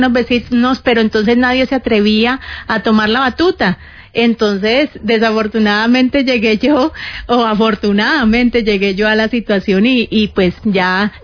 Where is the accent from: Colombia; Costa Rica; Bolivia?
Colombia; Cali, Valle del Cauca; nosotros como caleños